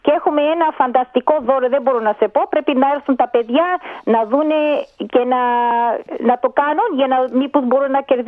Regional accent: Melbourne, Victoria, Australia; η μητέρα μου είναι Ουγγαρέζα, η καταγωγή της είναι από την Ουγγαρία. Αλλά εγώ νιώθω πιο πολύ Ελληνίδα. Μεγάλωσα στην Μελβούρνη, πήγα στο ελληνικό σχολείο και σπούδασα και στο RMIT.

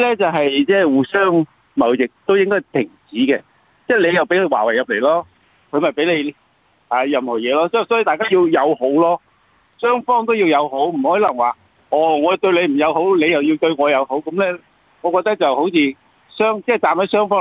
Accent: China; 作為我哋中國人

